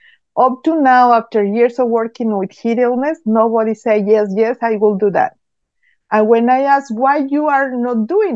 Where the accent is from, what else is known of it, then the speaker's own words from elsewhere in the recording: Mexico City, Mexico; My background, I'm from Mexico City, and I'm an educator.